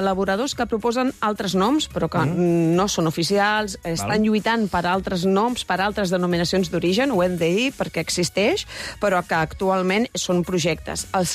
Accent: Vilanova, Catalonia, Spain; que jo sóc de Vilanova

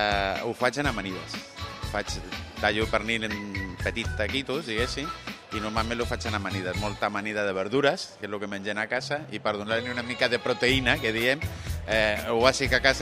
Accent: Barcelona, Catalonia, Spain; jo sóc de Barcelona

